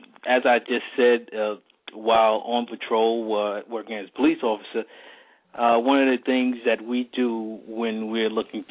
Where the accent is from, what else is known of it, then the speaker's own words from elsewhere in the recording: Brooklyn, New York, United States; born there; As you already mentioned, I was born in Brooklyn, raised by a preacher.